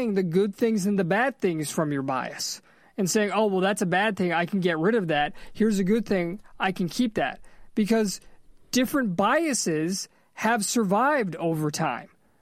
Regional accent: Massachusetts, United States; also born or lived in California; I grew up in Massachusetts, and no matter how hard I try, I can't get that out of me, right? I lived in California.

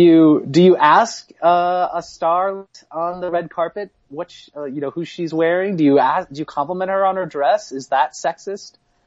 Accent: Michigan, United States; I grew up in Michigan, and whenever they film something that's supposedly in Michigan or Detroit, I'm always like, that's not how Detroit looks

